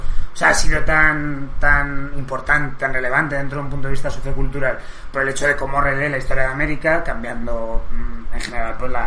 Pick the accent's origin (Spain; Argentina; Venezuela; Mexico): Spain; a mí como persona española